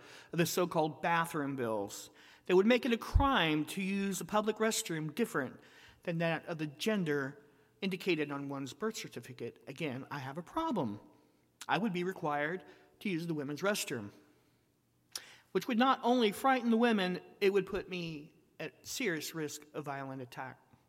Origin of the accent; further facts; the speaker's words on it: Tennessee, United States; born there; And I was born in Tennessee, one of the only three states that still refuse to change birth certificates.